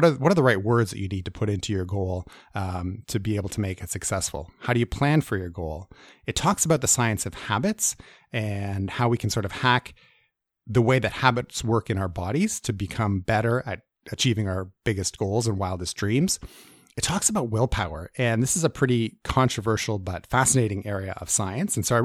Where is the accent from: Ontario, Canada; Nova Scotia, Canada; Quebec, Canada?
Ontario, Canada; Toronto; And this year, we're all getting together in my hometown of Toronto.